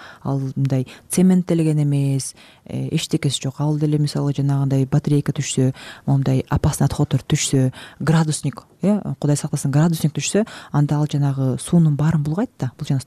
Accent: Talas, Talas Region, Kyrgyzstan; now in Zurich, Switzerland; Ошондо мен мындай Бишкекте жүрүп, анан Цюрихте жашап, Таласка барам, өзүм Таластан болом.

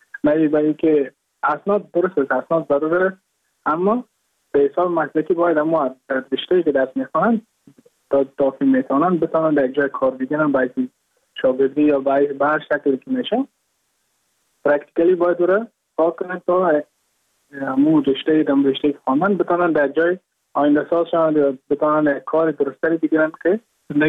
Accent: Mazar-i-Sharif, Balkh, Afghanistan; moved away as an adult; now in India; از مزار شریف هستم، از قریه شیرآباد که از قریه دورافتاده مزار شریف بلخ میباشم. ما در سال 2019 ماه جون به هندوستان آمدم

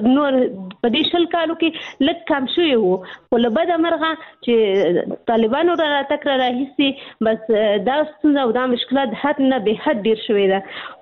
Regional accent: Pakistan; ځکه چې زه په پاکستان کې پیدا شوې یم، هلته مې ژوند تیر کړی، تر لس پورې ما درس ویلي،

